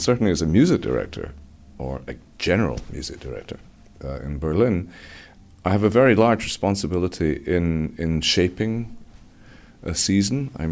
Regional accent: Edinburgh, Scotland, United Kingdom; it's not because I'm from Edinburgh, it's not because I'm going back to my roots in that sense.

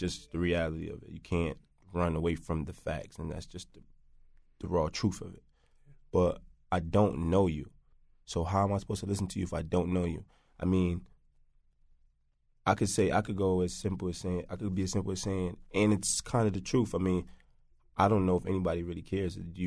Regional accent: Jamaica; now in Hartford, United States; from Hartford for 21 years since I came from Jamaica. I lived in Hartford.

